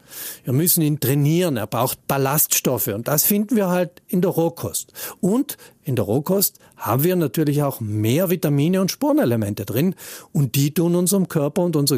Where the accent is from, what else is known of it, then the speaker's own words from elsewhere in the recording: South Tyrol, Italy; Hier irrt der Volksglaube, so leid es mir tut als Südtiroler.